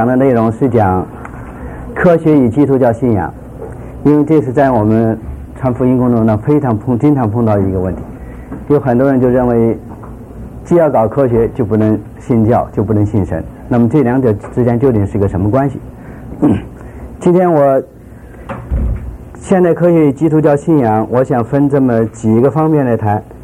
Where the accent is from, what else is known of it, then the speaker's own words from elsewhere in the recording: China; 因为我是从大陆来的，